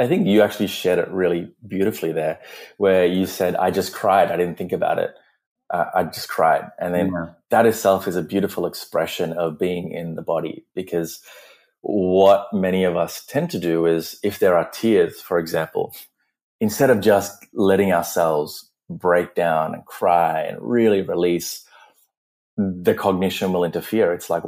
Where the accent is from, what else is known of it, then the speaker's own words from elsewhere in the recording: Sri Lanka; now in Australia; I was an immigrant when I moved from Sri Lanka to Australia, and I experienced a lot of abuse and a lot of racial abuse and new country.